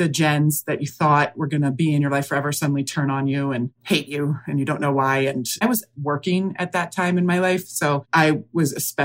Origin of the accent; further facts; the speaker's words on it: Canada; I'm from Canada. I grew up here.